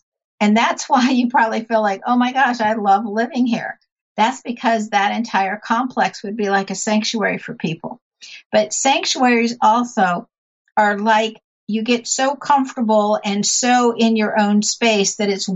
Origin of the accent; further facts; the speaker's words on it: San Diego, California, United States; because I grew up in San Diego, and I know that that's a great city, and you can't beat the weather.